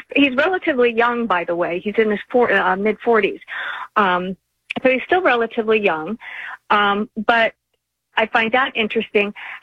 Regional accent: Arizona, United States; matches my home state of Arizona, which has had universal public and private school choice for decades.

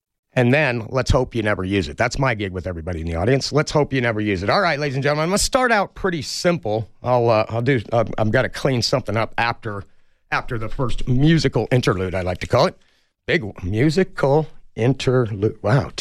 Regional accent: Utah, United States; I grew up in Utah.

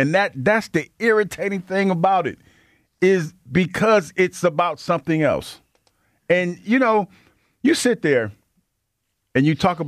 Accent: Missouri, United States; You know, I'm from Missouri, the show me state.

